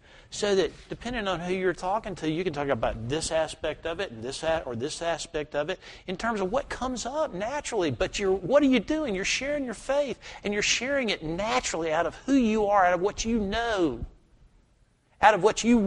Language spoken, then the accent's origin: English; the South, United States; When I grew up in the South.